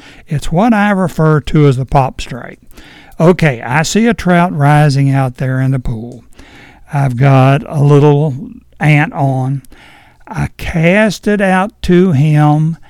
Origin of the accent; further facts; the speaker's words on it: Edinburg, Virginia, United States; I grew up in Edinburgh in the 50s, just 1 mile from the North Fork of the Shenandoah River.